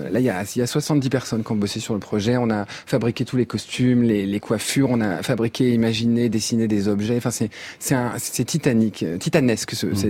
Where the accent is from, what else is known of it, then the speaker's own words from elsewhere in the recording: France; sauf que moi, je suis français